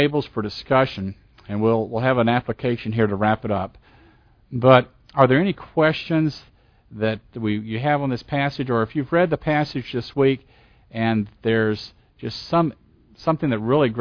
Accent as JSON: {"language": "English", "region": "Southern United States", "country": "United States", "tie": "born or raised there", "said": "I can remember as a young boy growing up in the South, and I would come through this passage"}